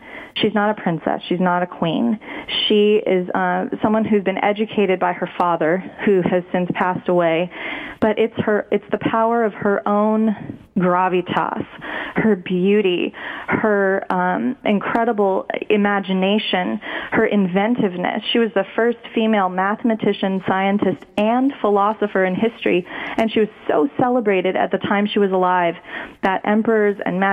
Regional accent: Los Angeles, California, United States; because I was raised in America, in Los Angeles. I was given a fantastic private school education.

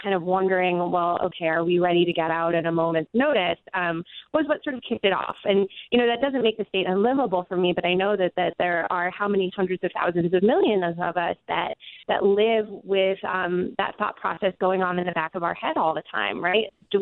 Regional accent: New England, United States; And I grew up in New England, where you have a lot of extreme weather events, right?

